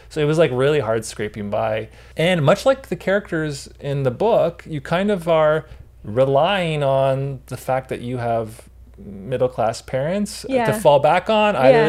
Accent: Canada; Douglas Copeland also being Canadian and me trying to be a Canadian writer.

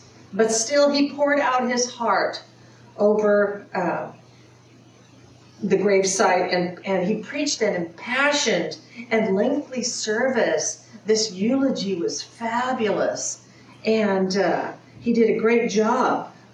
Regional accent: McKinleyville, California, United States; I was raised in McKinleyville, and every house in McKinleyville had septic tanks.

